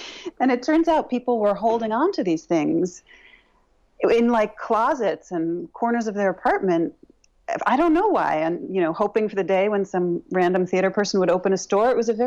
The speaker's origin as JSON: {"language": "English", "town": "Brooklyn", "region": "New York", "country": "United States", "tie": "born or raised there", "said": "When I grew up, I live in New York, and I grew up in Brooklyn, and when I was little, I used to go down to 7th Avenue with my mother."}